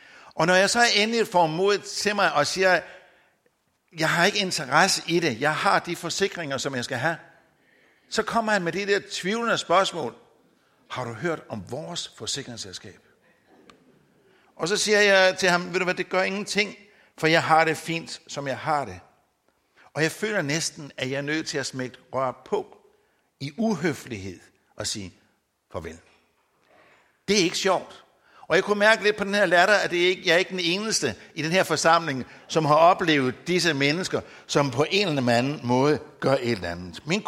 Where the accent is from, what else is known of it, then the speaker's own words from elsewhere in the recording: Odense, Region of Southern Denmark, Denmark; så er jeg odenseaner. Og normalt er det ikke sådan et plusord herovre i Vestjylland. Så med det samme, der siger jeg gerne, at min farmor kom altså fra Vestjylland.